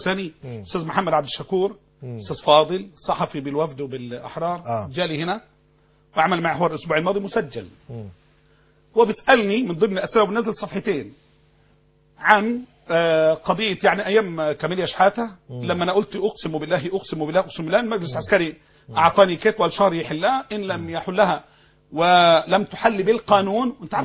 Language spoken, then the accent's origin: Arabic; Egypt; احنا مصريين